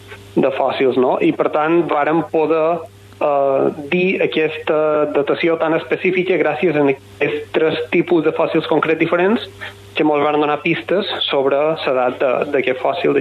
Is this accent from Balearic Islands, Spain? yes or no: yes; Balearic Islands, Spain; jo soc de Mallorca